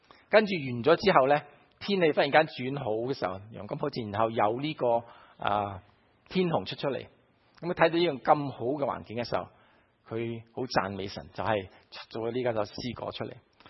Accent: Guangdong, China; 我哋广东人咧就有啲字

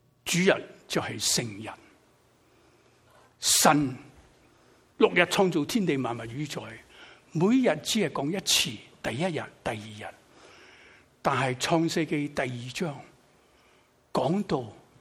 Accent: Shanghai, China; 我是上海人，所以又不是南又不是北，但是我属于北方人。

